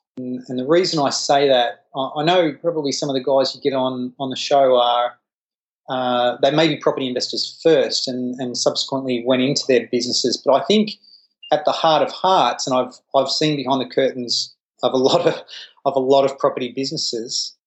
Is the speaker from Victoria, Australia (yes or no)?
no; Inverell, New South Wales, Australia; also born or lived in Sydney; I was born in Sydney, but we quickly moved we moved to a little place called Inverell, which is about 10,000 people up north. It's about probably 9 hours north of Sydney in the middle of the country.